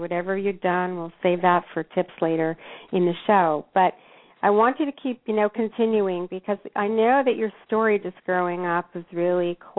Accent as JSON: {"language": "English", "country": "Canada", "said": "I know, you know, that part of the country, although I'm Canadian, I have been exposed to a degree."}